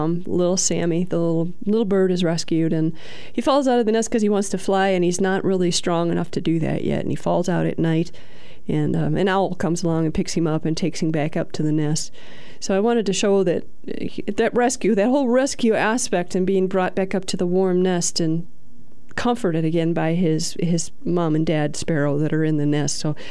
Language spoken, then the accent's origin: English; Kankakee, Illinois, United States; now in Momence, United States; Yes, Kankakee. I was born and raised in Kankakee, and now I live in Moments.